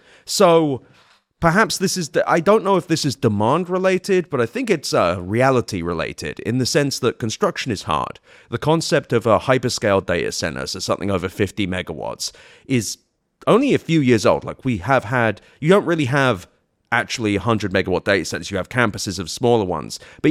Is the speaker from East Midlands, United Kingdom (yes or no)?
no; London, United Kingdom; I grew up in West London.